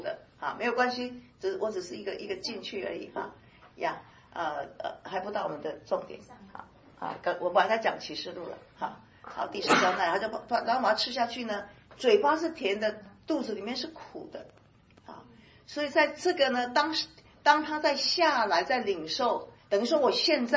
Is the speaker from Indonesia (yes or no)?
no; China; 因为我们中国人没有无神论嘛，是不是？